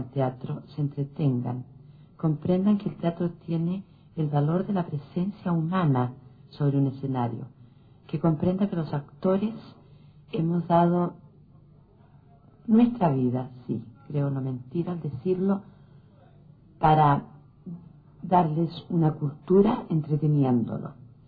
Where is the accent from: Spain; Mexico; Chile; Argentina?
Chile; uno que me llena de orgullo como chilena